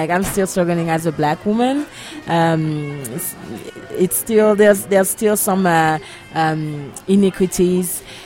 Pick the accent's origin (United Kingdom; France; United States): France; Guadeloupe; now in Montreal, Canada; And I come from Guadeloupe. I studied in jazz in Montreal. And yes, I got a bachelor in music, in jazz music. And I've been in Montreal for several years now